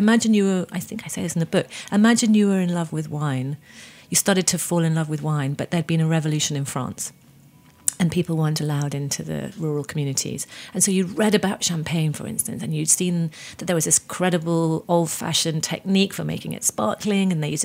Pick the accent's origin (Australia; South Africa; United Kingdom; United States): United Kingdom; I'm British.